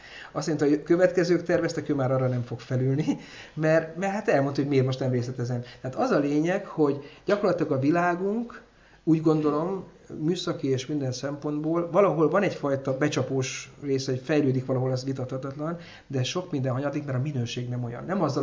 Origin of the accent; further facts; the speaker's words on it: Eger, Heves, Hungary; Eszembe jut egy gyerekkoromban, Egerben volt a törvényszék